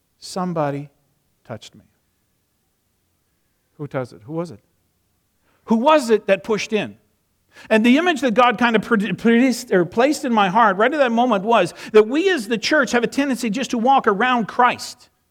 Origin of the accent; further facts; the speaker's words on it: Alberta, Canada; Yes, I'm an Alberta boy. I grew up in Alberta.